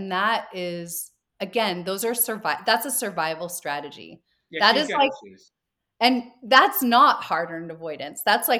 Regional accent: California, United States; Just keep in mind, I'm from Marin County, so I might be a little curious about those stories.

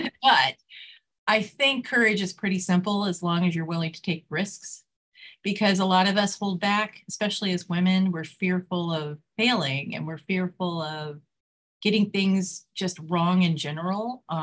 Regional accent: Reston, Virginia, United States; now in Sterling, United States; I grew up in Reston. So I've been a Restonian my whole life. I live in Sterling now, but I'm still a Restonian at heart. My parents' house is still there.

